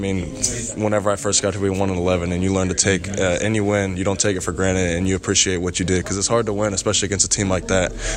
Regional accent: Texas, United States; I mean, playing against Texas, and I'm from Texas, and it's an in-state rivalry.

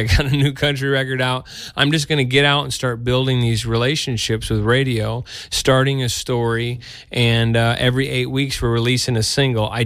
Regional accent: Cherry Valley, Illinois, United States; We spent some time at my literal spot where I grew up in Cherry Valley, Illinois today, and let the kids hang out at the park I grew up at.

